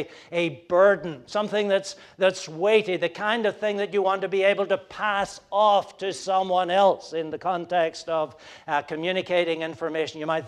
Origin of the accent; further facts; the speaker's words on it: Ireland; also born or lived in Scotland; now in United States; When I first met the prophet, I was growing up in Ireland.